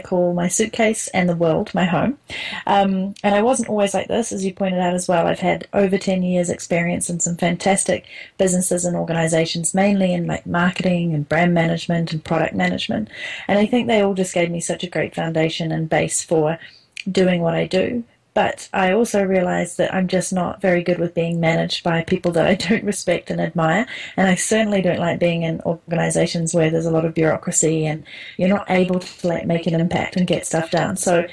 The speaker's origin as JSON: {"language": "English", "country": "New Zealand", "accent": "New Zealand", "said": "I am a Kiwi, in case you didn't notice that from the accent. But as you probably pointed out, I haven't really been home for over 6 years. I'm currently back in New Zealand"}